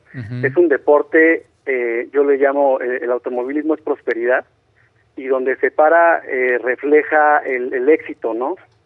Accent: Mexico; con nosotros como mexicanos lo tenemos luego sobrevalorado

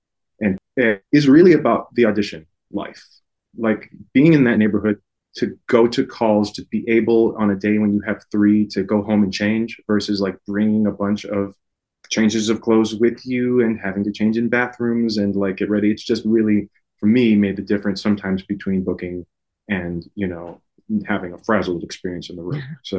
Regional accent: Detroit, Michigan, United States; Did. I was born in Detroit.

